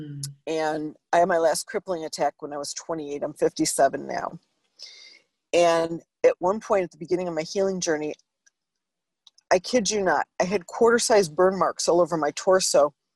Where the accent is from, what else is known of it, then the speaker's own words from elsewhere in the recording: New York, United States; I'm Sicilian. I'm from New York.